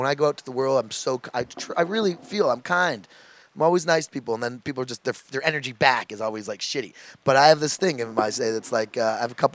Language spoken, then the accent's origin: English; Toronto, Ontario, Canada; I still love some of my friends growing up in Toronto when I was back there those last few weeks.